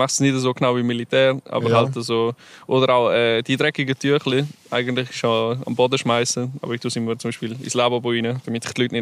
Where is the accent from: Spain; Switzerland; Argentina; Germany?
Switzerland